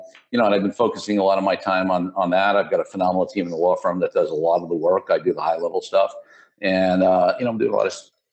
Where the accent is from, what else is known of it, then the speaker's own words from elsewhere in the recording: Brooklyn, New York, United States; So, listen, I grew up in Brooklyn. I got to start there because, you know, Brooklyn is, you know, is one of my passions because that's where I come from.